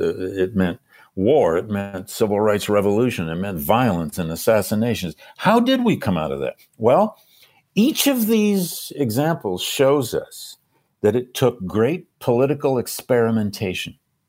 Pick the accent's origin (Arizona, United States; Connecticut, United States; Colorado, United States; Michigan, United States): Michigan, United States; I grew up in Michigan. And to see those guys with their assault rifles inside the Michigan Capitol was just appalling to me.